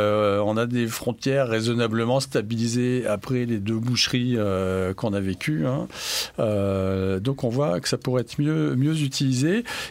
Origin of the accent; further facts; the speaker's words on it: Paris, Île-de-France, France; Moi, je suis parisien.